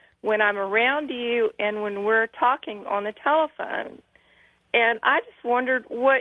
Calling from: Alabama, United States; from Alabama.

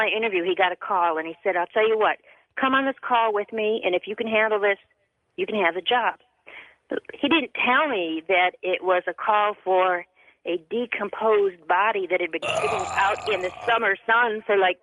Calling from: Pahrump, Nevada, United States; First of all … I'm calling from Pahrump, Nevada.

